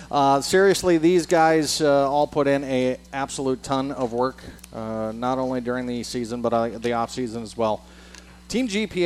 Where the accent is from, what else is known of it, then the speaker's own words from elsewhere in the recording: Los Angeles, California, United States; also born or lived in Milwaukee; I grew up in Los Angeles. Well, born in Milwaukee, moved to L.A. before Wayne Gretzky, before hockey was cool.